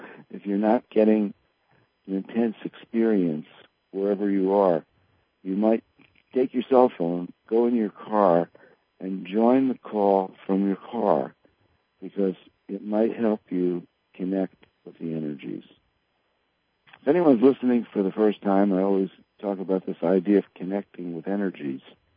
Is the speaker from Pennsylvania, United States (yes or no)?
yes; Philadelphia, Pennsylvania, United States; accent: Pennsylvania; You know, I was brought up in Philadelphia.